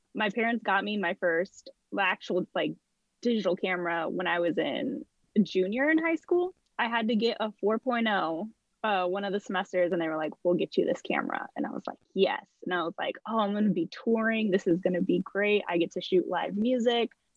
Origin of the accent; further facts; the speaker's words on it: Fresno, California, United States; I was like, oh, I want to see all these bands because I'm from Fresno. And when bands come through Fresno